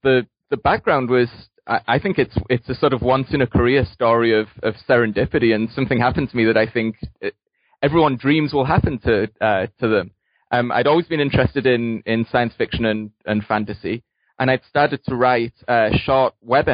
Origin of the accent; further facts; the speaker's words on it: United Kingdom; moved away as an adult; also born or lived in Washington State / Minnesota / Indiana; now in Connecticut, United States; I'm not originally from the U.S. I'm from Britain. I came over to the U.S. in 2000 for grad school. I've lived in Washington State.